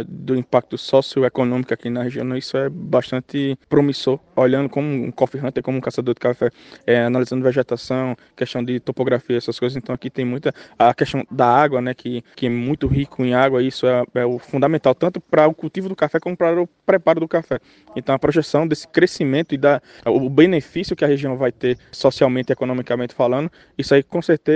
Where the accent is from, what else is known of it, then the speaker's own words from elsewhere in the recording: João Pessoa, Paraíba, Brazil; Eu sou paraibano de João Pessoa e tô aí uns 8, 10 anos estudando café.